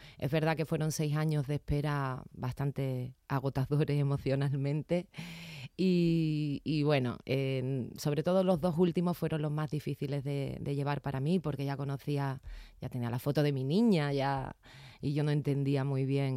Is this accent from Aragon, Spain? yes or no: no; Cádiz, Andalusia, Spain; Yo soy de Cádiz.